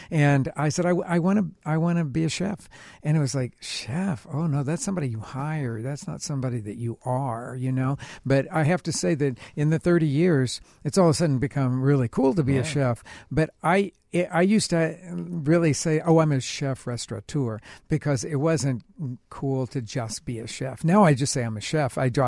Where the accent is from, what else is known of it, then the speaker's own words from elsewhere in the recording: Oklahoma, United States; I grew up in Oklahoma, yeah. And in fact, my parents had a barbecue restaurant.